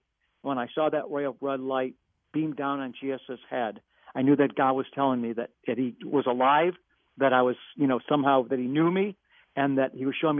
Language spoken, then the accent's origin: English; Beachwood, Ohio, United States; also born or lived in Cleveland; I was raised in Cleveland, Ohio. And in fact, the suburb that I was raised in Cleveland, Beechwood, Ohio, was listed as having the second highest concentration of Jews anywhere in the world outside of Israel.